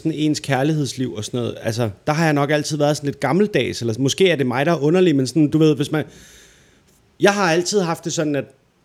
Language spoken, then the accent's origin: Danish; Holme-Olstrup, Zealand, Denmark; Jeg kommer fra en lille by, der hedder Holm Ostrup, som ligger i nærheden af Næstved.